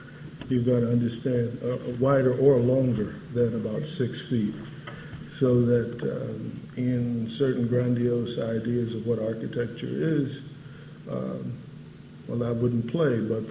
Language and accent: English; Texas, United States; moved away as an adult; also born or lived in Dayton, Ohio / California; I was born in Texas, basically grew up there till the age of 18, except I lived in Dayton, Ohio for 5 years, and at the age of 18, after leaving Texas in a sort of final way, I went to California